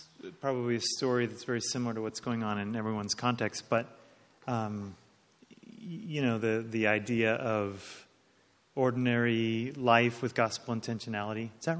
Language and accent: English; United States; You know, I'm American, and we like to end on a positive note.